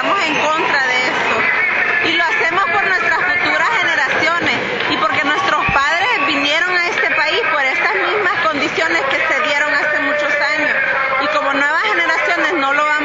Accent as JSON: {"language": "Spanish", "country": "El Salvador", "lives_now": "United States", "said": "estamos aquí como pueblo salvadoreño y como ciudadana, aquí en Estados Unidos"}